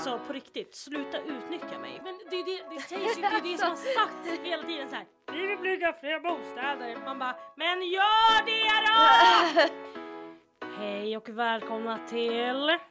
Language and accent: Swedish; Västerås, Västmanland County, Sweden; now in Stockholm, Sweden; Och jag är från Västerås.